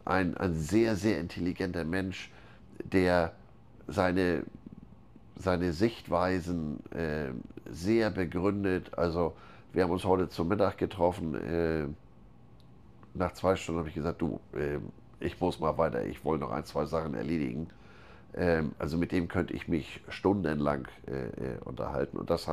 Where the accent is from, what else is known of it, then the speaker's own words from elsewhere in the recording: Flensburg, Schleswig-Holstein, Germany; da wo ich herkomme, da ist dein Name ein Sammelbegriff. Also bei uns oben in Flensburg, Hansen, Petersen, gibt es mehr als zwei.